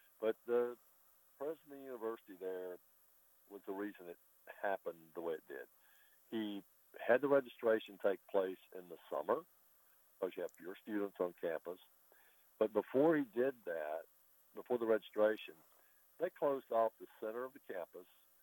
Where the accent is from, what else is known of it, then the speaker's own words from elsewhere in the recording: Lincoln, Alabama, United States; I grew up in Lincoln, Alabama around black kids, but they went to their school and we went to our school.